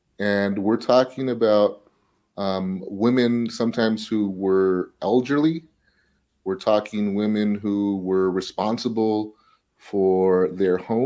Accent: South Gate, California, United States; growing up in Southgate, every single day when I walked out the door, I saw lots of cars.

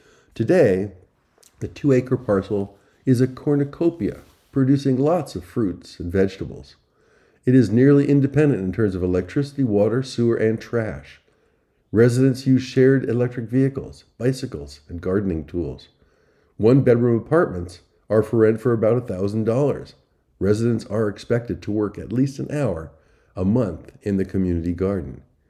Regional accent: New York, United States; Hey, I grew up on Long Island and know my Levittowns and their developments of cookie-cutter homes.

